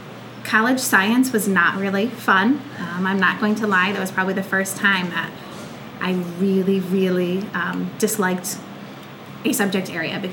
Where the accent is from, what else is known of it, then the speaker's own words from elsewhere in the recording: Wallingford, United States; I grew up right here in Wallingford.